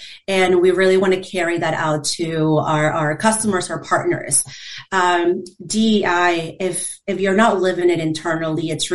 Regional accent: Midwest, United States; also born or lived in Peru; So originally from Peru, I grew up in the Midwest.

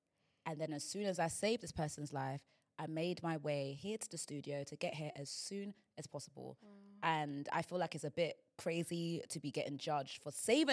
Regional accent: Nigeria; as a Nigerian woman, I need to be able to get things out of my system

